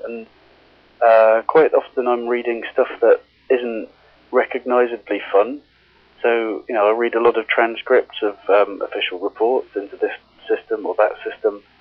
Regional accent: England, United Kingdom; whether I, as a an English man who's white, have the right to write from the point of view of a young Nigerian girl

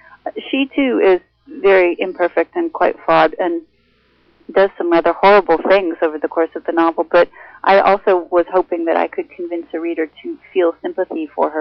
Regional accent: Minnesota, United States; born there; also born or lived in New Orleans, United States; I was born in Minnesota, but I didn't live there, I think, much past my third month of life.

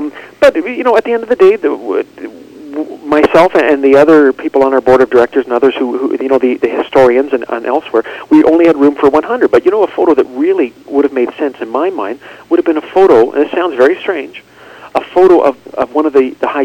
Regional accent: Nova Scotia, Canada; I'm from Nova Scotia. I'm a 38-year-old guy from Nova Scotia.

